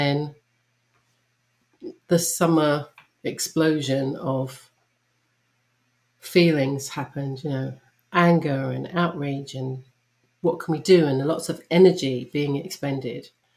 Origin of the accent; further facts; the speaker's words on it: England, United Kingdom; accent: English; I'm African and I'm English, but I'm not American.